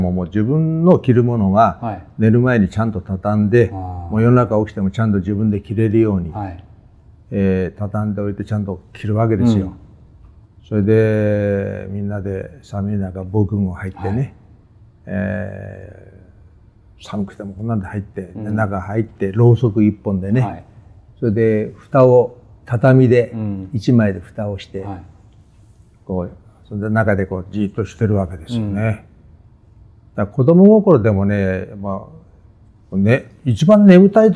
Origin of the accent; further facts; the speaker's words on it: Yokohama, Kanagawa, Japan; born there; 横浜の、はい、横浜市神奈川区で。